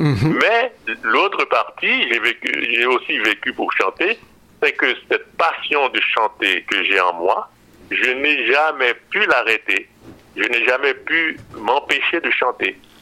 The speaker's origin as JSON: {"language": "French", "country": "Haiti", "moved": "yes", "lives_now": "France", "said": "Et puis, quand j'ai quitté Haïti, quand je suis allé en France, j'ai continué dans cette lancée de musique populaire aussi"}